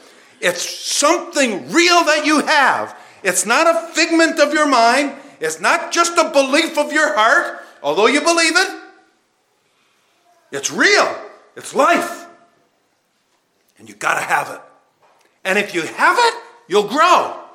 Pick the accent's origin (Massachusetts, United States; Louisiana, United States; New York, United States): Massachusetts, United States; Boston; now in Canada; I grew up in Boston and you got another kind of life because you grew up here in Canada and PEI